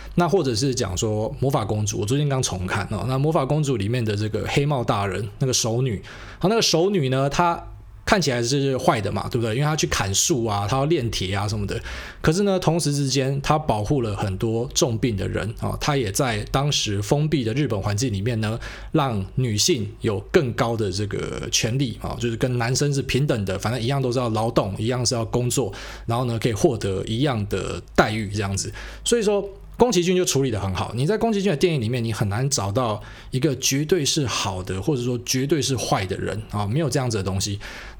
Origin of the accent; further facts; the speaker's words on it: Taiwan; 但因为我台湾人嘛，我就讲我观察到的现象